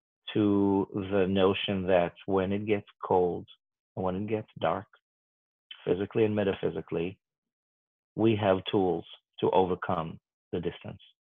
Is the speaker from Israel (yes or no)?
yes; Israel; growing up in Israel